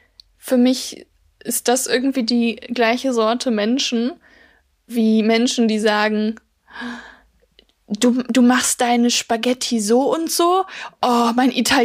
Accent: Poland; ich komme aus Polen, ich kenne polnische Gerichte

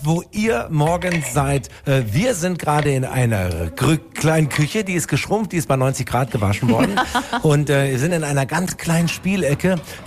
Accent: Tübingen, Baden-Württemberg, Germany; Jetzt übermorgen am Sonntag beim Drachenfest in meiner Heimatstadt Tübingen.

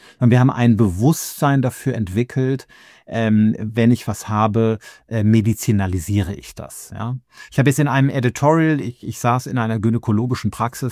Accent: Rhineland, Germany; Ich komme aus dem Rheinland

